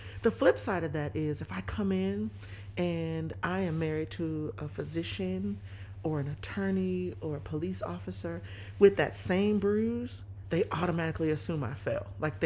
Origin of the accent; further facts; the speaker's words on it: Dayton, Ohio, United States; also born or lived in Pennsylvania; now in Cleveland, United States; I'm not from Cleveland. And so I was recruited to come here to work at Case. So I came from central Pennsylvania. I grew up in Dayton, Ohio, about 3 hours down the road.